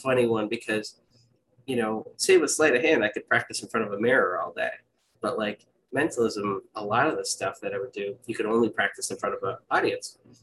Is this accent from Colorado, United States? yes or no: no; Rehoboth, Massachusetts, United States; so I grew up in Rehoboth, very close to Providence.